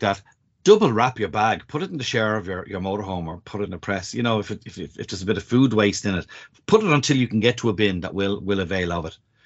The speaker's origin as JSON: {"language": "English", "town": "Lucan", "region": "Leinster", "country": "Ireland", "tie": "born or raised there", "said": "which isn't too far from my hometown, Lucan, so I'd be familiar with that area."}